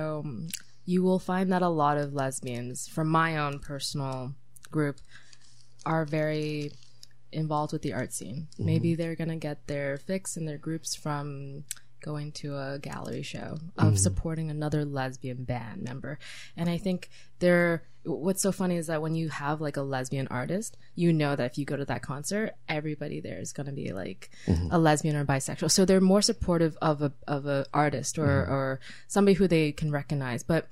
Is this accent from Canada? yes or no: yes; Toronto, Ontario, Canada; because I'm from Toronto, I remember being like 16